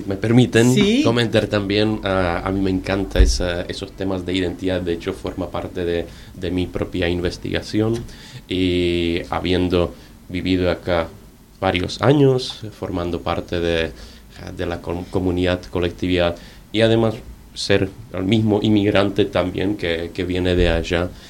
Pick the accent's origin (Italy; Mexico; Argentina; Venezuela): Argentina; son conscientes, somos argentinos, pero argentinos por lo político